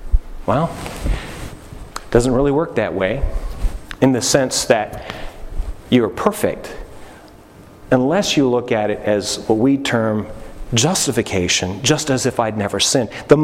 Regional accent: Canada; I came from Canada, and I had long underwear on.

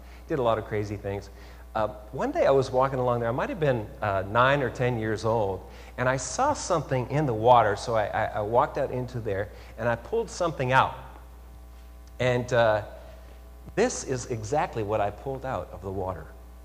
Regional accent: Red Deer, Alberta, Canada; As you all know, I'm Canadian. I grew up in Alberta.

